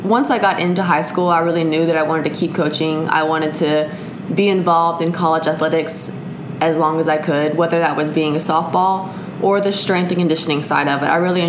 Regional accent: Liberty, Texas, United States; It's right in between Houston and Beaumont, little small town. Been there all my life.

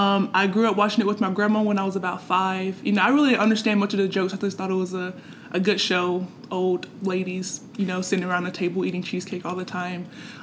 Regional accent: the South, United States; I feel like I'm from the South

